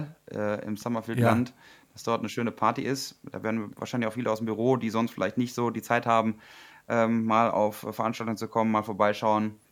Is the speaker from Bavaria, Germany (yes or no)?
no; Alme, North Rhine-Westphalia, Germany; in meiner Heimat in Alme. Da, wo ich damals auch meinen Sportunterricht in der Grundschule gemacht habe, wo die Schützenfeste gefeiert werden, wo ich mich auch beim Fußball umziehe.